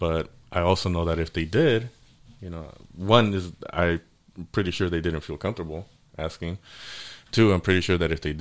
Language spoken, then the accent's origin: English; Inglewood, California, United States; I grew up in Inglewood, and it turned into, like, you know, from being all white to being all black to, you know, the west side of Inglewood being Latino and the east side being, you know, black.